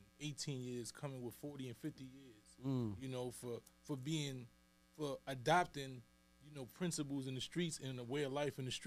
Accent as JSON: {"language": "English", "town": "Bronx", "region": "New York", "country": "United States", "tie": "born or raised there", "said": "I think coming from the Bronx, you know, and pretty much growing, born and raised in Highbridge for most of my life, and then at 12 and 11, I lived with my grandmother mm-hmm. in the Soundview, Castle Hill section of the Bronx."}